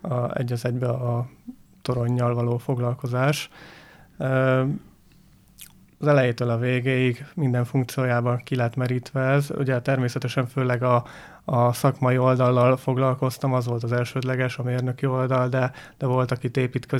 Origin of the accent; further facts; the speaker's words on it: Szombathely, Vas, Hungary; mivel itt élek a családommal, ide születtem, tehát gyakorlatilag törzsgyökeres szombathelyi vagyok